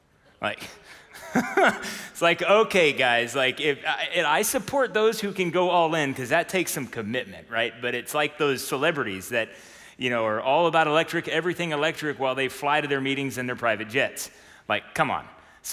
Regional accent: Texas, United States; I am a Texan in New York. I'm a Texan in Colorado, wherever I go.

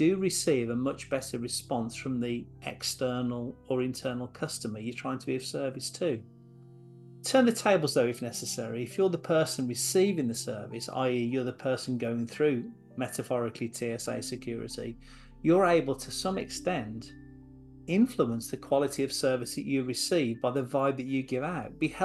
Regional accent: England, United Kingdom; accent: English; I guess I'd be the same, but with an Aussie rather than an English accent.

